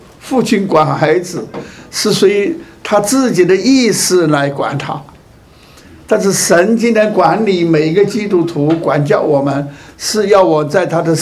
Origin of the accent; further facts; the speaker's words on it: China; 这是我们中国人翻译的人翻译的，也没有这个心字。